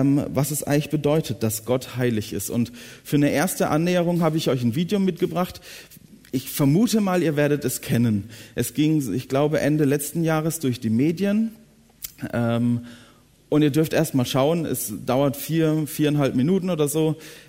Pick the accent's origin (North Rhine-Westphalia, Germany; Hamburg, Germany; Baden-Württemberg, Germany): Baden-Württemberg, Germany; Und ich musste so an einen Ausspruch denken aus dem Süden, wo ich herkomme, das heiligst Blechle.